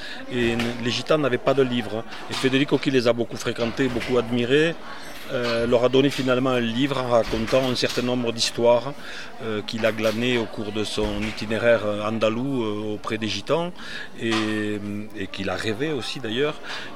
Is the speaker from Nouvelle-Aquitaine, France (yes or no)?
no; Toulouse, Occitanie, France; now in Corbières, France; Moi, je suis toulousain, mais je vis dans les Corbières.